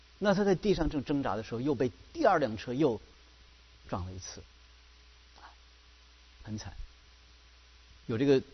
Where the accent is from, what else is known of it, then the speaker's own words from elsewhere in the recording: China; 对于我们中国人这个老祖宗啊，老夫子来说